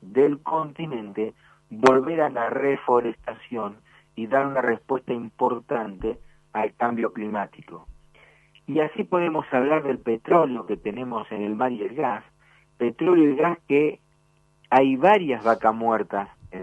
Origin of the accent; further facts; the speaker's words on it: Argentina; que si somos los argentinos que queremos explotar